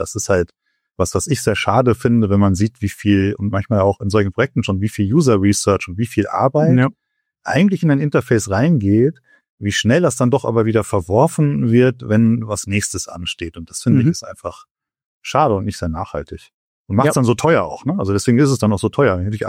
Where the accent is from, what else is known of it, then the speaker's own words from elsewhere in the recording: Paderborn, North Rhine-Westphalia, Germany; now in Bonn, Germany; ich komme ursprünglich mal aus Paderborn, bin zum Studium dann nach Bonn gezogen